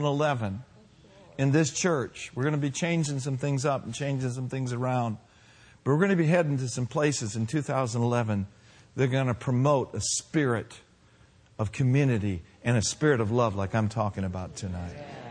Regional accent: Minnesota, United States; Now, how many of you know I'm from Minnesota? Okay, home of the Vikings, home of the Twins. Home of the former North Stars. Home of the Bunnell Red Knights, where I went to high school and played.

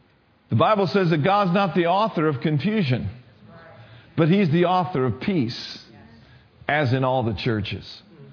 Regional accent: Minnesota, United States; You know, I grew up in Minnesota, and we drive up to Wisconsin all the time

